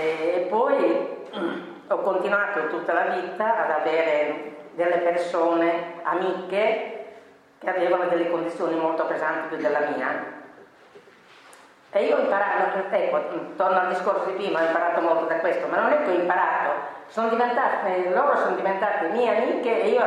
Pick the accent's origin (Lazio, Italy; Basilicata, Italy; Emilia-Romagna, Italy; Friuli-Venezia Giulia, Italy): Emilia-Romagna, Italy; Bologna; per esempio a Bologna, io vengo da Bologna, ci sono tante belle chiese